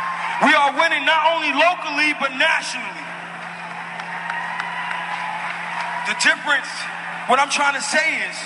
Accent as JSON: {"language": "English", "town": "Boston", "region": "Massachusetts", "country": "United States", "said": "I'm from Boston, Massachusetts. I'm 25 years old."}